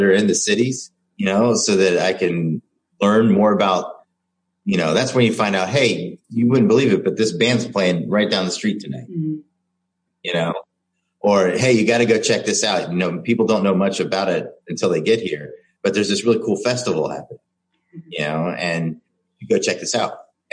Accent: United States; We were just kids. We're American kids.

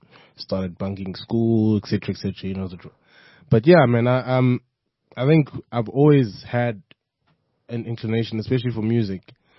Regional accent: Durban, KwaZulu-Natal, South Africa; I grew up in Durban.

